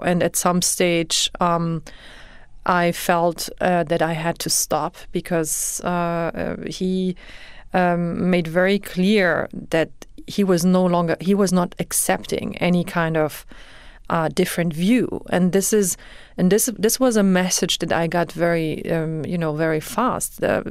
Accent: Frankfurt, Hesse, Germany; we lived in a very nice neighborhood in Frankfurt, and we were to a certain we were actually the only family of a Muslim guest workers.

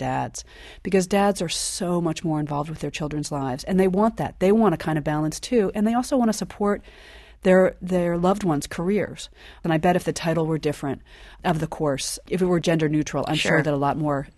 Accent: Washington, District of Columbia, United States; I'm lucky that I grew up in Washington and most of my career has been here in D.C.

